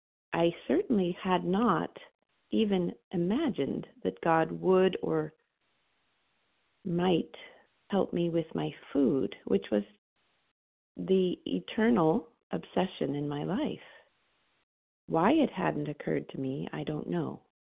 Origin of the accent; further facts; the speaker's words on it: California, United States; from California, gratefully recovered from compulsive overeating and bulimia, one day at a time.